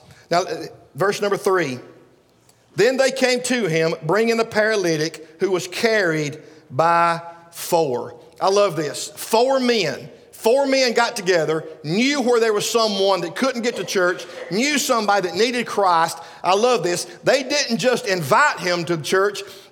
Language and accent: English; Alabama, United States; We're from Sand Mountain. We're in the South. Nobody here says, I love you.